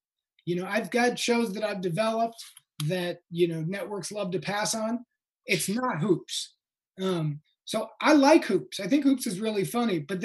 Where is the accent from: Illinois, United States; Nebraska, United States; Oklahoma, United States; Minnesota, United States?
Illinois, United States; You know, I grew up outside Chicago